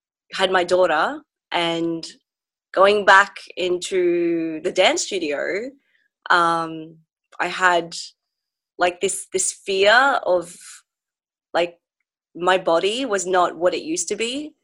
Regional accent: Darwin, Northern Territory, Australia; also born or lived in Philippines; No, I was 4 years old when we moved from the Philippines to Australia, and we didn't move to Brisbane initially. We were in Darwin.

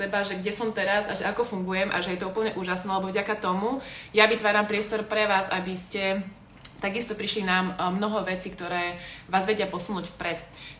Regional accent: Prešov, Prešov Region, Slovakia; pochádzam z Prešova

